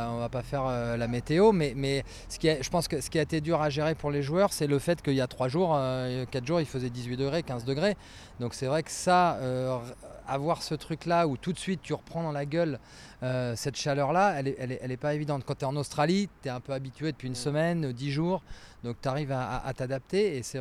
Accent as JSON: {"language": "French", "country": "France", "said": "En tant que Français, en tant qu'amoureux du tennis, on a tous pris un coup de massue"}